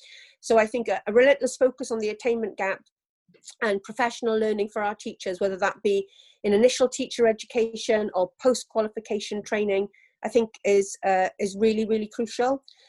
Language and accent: English; Wales, United Kingdom